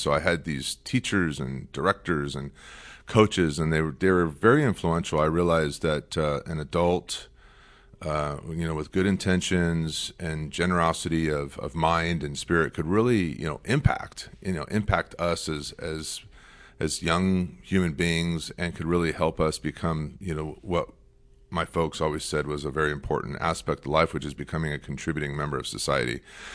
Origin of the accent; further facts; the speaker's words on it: Glendale, United States; I was born and raised in Glendale, and I'm just old enough, I guess you would say